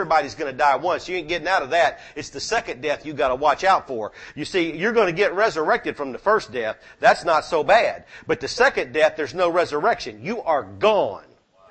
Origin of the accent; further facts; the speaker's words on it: the South, United States; I'm from the South, you know, we can butcher pronunciation.